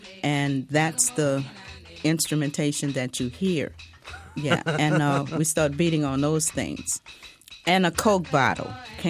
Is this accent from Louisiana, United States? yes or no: yes; New Orleans, Louisiana, United States; Well, we are from New Orleans, the land of Dixie.